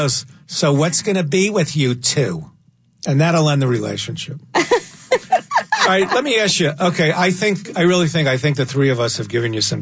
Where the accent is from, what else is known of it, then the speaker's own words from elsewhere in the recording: New York, United States; I'm from New York or whatever.